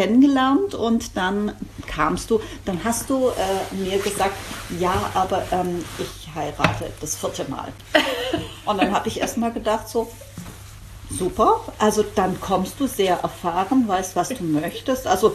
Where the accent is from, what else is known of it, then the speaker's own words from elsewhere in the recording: Baden-Württemberg, Germany; Ich bin auch Schwabe.